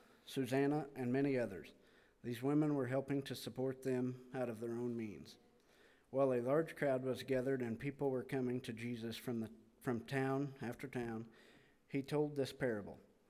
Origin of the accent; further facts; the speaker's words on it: Missouri, United States; Yes, I'm from Missouri, and I'm hard-headed.